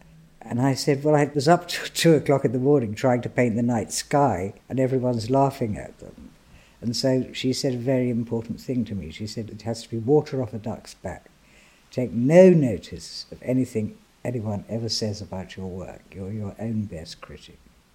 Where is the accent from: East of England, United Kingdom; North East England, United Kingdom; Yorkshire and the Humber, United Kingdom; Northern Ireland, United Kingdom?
East of England, United Kingdom; Hadleigh; it had moved to the outskirts of Hadley, where I grew up in Suffolk.